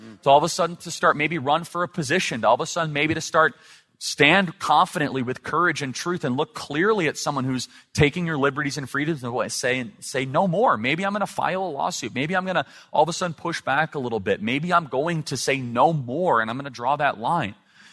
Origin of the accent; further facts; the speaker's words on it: Chicago, Illinois, United States; Because look, I'm a kid from Chicago that didn't go to college. I'm 27 years old.